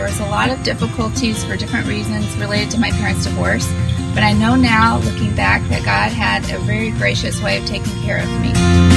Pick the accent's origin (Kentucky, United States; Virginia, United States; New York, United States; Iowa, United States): Virginia, United States; Newport News; born there; I was born in Newport News, Virginia. I didn't really grow up in a Christian family.